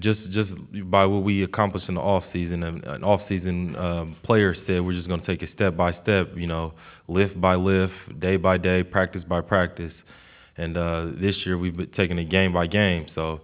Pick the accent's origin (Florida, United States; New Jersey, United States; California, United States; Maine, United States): California, United States; I'm from California, so I look at it just as another game.